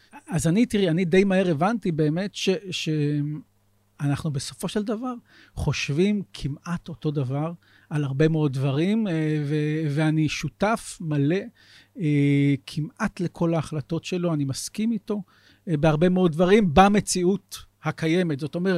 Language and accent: Hebrew; Ramat Ilan, Central District, Israel; also born or lived in Givatayim; אמנם השנתיים הראשונות שאני לא זוכר היו בגבעתיים, אבל גדלתי ברמת אילן, פרוור של קריאת אונו וגבעת שמואל